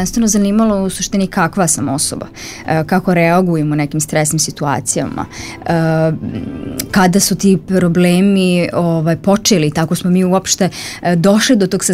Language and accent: Serbian; Prijedor, Republika Srpska, Bosnia & Herzegovina; now in Banja Luka, Bosnia and Herzegovina; ja sam rođena u Prijedoru i srednju školu ekonomsku sam završila tamo.